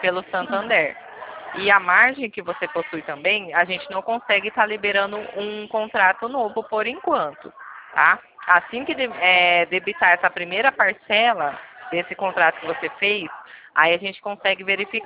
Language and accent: Portuguese; Pirassununga, São Paulo, Brazil; Sou do interior de São Paulo, Pirassununga.